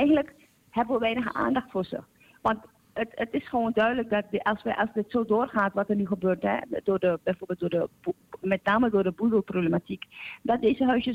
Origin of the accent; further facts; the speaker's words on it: Suriname; moved away as an adult; Ik zal heel eerlijk zijn, ik ben in Suriname opgegroeid.